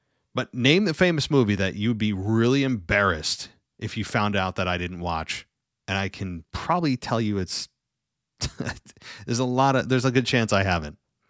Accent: Philadelphia, Pennsylvania, United States; Again, I'm from Philly.

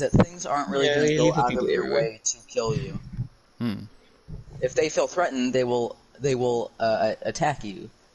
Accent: Ohio, United States; So I had never been out of state until I was 15 years old. And when I went out of state, I was going from Ohio to South Carolina.

